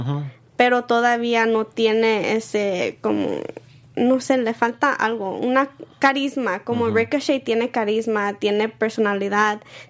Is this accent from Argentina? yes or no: no; San Diego, California, United States; porque nací en San Diego y soy de ahí, ¿verdad?